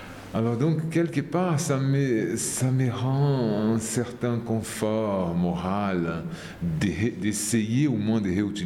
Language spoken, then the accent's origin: French; Brazil; moved away; Même si j'ai quitté le Brésil, même si je suis loin de ce monde, je les trimballe avec moi d'une façon omniprésente